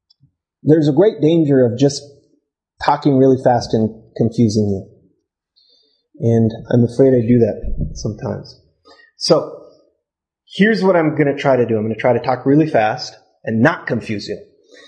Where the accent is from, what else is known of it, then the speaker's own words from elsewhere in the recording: Minnesota, United States; I grew up in Minnesota.